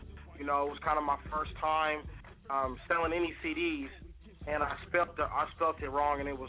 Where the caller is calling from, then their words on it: Tacoma, Washington, United States; I'm calling from Tacoma, Washington.